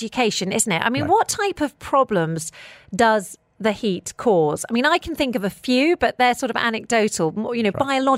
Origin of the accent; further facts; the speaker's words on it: England, United Kingdom; now in United Arab Emirates; I'm from England. We're not used to hot temperatures in England.